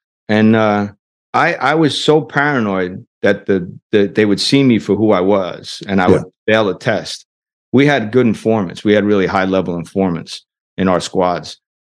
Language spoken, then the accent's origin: English; New York, United States; also born or lived in Atlantic City; I said, well, I'm from New York by way of Atlantic City.